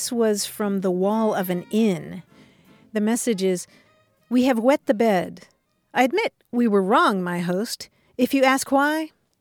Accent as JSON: {"language": "English", "region": "Kentucky", "country": "United States", "tie": "born or raised there", "said": "Well, when I grew up in Kentucky, certainly Sloppy Joes were that."}